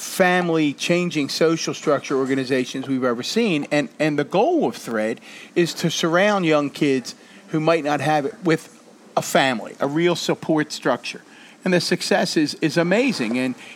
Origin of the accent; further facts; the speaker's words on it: Catonsville, Maryland, United States; I don't say I'm from Baltimore County. I don't say I'm from Catonsville. I say I'm from Baltimore.